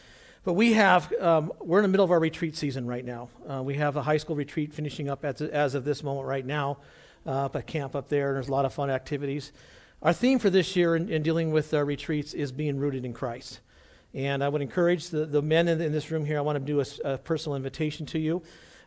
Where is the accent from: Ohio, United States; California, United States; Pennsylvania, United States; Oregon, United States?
Oregon, United States; 2 years ago in Portland, Oregon, Oregon is where my home state is.